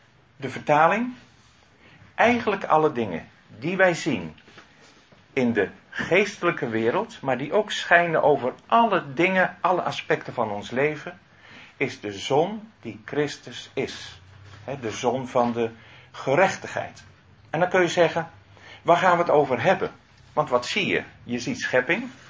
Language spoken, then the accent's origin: Dutch; Lunteren, Gelderland, Netherlands; Ik kom uit Lunteren, dus niet zo heel ver hier vandaan.